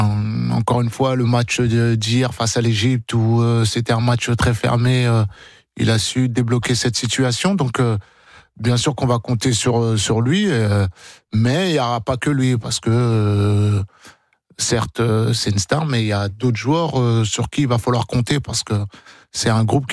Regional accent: Senegal; Et le Sénégal, on n'avait jamais fait de Coupe du Monde.

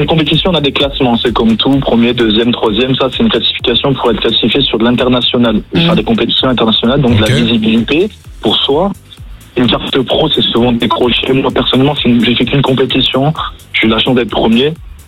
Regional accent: Perpignan, Occitanie, France; Alors, moi, je viens de Perpignan.

